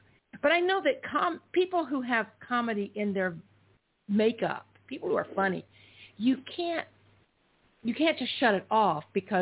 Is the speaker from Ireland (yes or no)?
no; the South, United States; Plural, like folks. I grew up in the South.